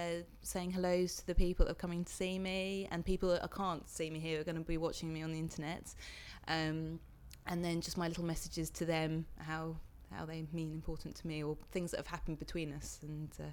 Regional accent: Horsham, South East England, United Kingdom; now in London, United Kingdom; I'm 30 years old. I'm originally from Horsham but I live in South London at the moment.

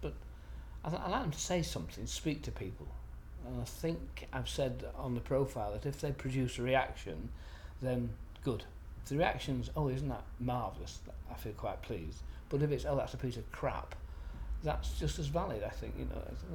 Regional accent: Stockport, North West England, United Kingdom; I'm 71 and from Stockport.

